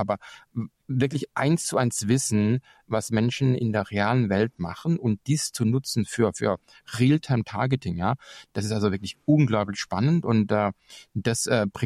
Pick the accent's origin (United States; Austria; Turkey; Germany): United States; Ich glaube auch, dass wir als Amerikaner, wenn ich mich über mich selber spreche, als in USA Lebenden